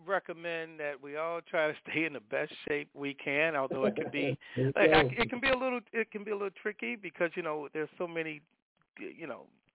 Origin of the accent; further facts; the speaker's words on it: Chicago, Illinois, United States; Well, first of all, I'm originally from Chicago. That's my base.